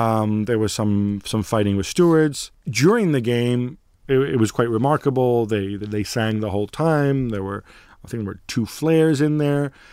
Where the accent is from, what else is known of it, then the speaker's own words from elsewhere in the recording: Milan, Lombardy, Italy; I'm just speaking for myself here, right? I'm from Milan. If you come into my hometown and you want to march around and whatever, that's fine.